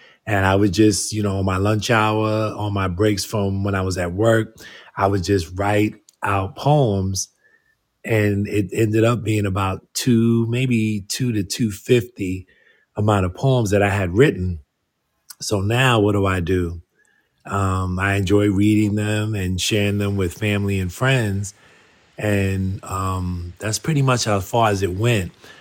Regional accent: New York City, New York, United States; moved away as an adult; now in Georgia, United States; Originally was from New York City, born in the Bronx. Spent most of my life there, and in 1995, I relocated to Georgia.

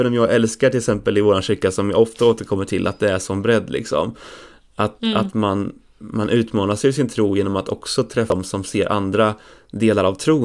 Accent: Norrköping, Östergötland, Sweden; jag växte upp i Norrköping och i Norrköping fanns det säkert färre kristna i min ålder än det fanns i Tranås för dig.

